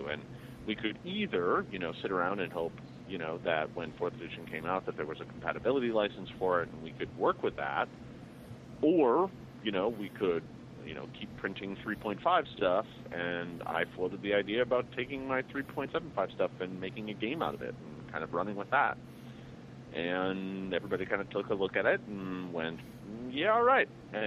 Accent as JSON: {"language": "English", "town": "Milwaukee", "region": "Wisconsin", "country": "United States", "tie": "born or raised there", "said": "I grew up in Milwaukee, and Gen Con was in my backyard"}